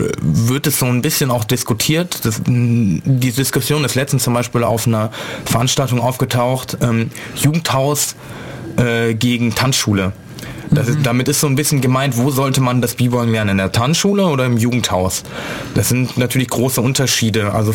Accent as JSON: {"language": "German", "region": "Hesse", "country": "Germany", "lives_now": "Ulm, Germany", "said": "Das war in Marburg noch. Also ich bin nicht Ulmer, ich komme eigentlich aus Hessen."}